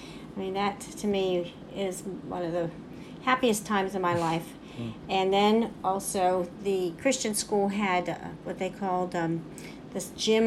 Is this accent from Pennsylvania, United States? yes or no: yes; Sharpsburg, Pennsylvania, United States; I grew up in Allegheny County in a small town called Sharpsburg.